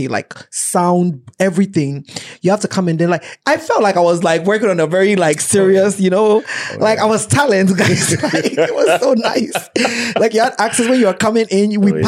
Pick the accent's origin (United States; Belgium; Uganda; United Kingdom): United Kingdom; accent: UK; And my UK accent's not working